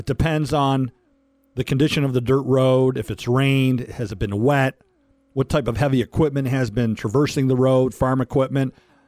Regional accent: Detroit, Michigan, United States; because I'm from the city originally, as you know, Metro Detroit, the big D, born and raised in Detroit.

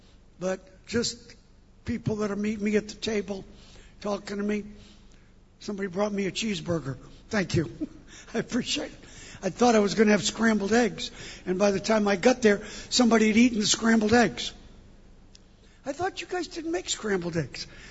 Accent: New York, United States; now in Singapore; I'm from New York.

